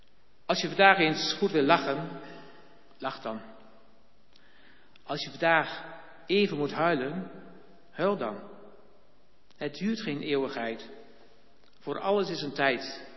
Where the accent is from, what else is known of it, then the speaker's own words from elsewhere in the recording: Veessen, Gelderland, Netherlands; Ik kom uit de buurt van het Vorchte Veessen